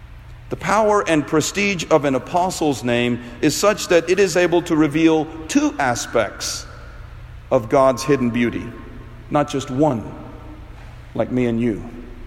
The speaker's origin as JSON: {"language": "English", "region": "Kerala", "country": "India", "tie": "born or raised there", "said": "went further south to my home state of Kerala."}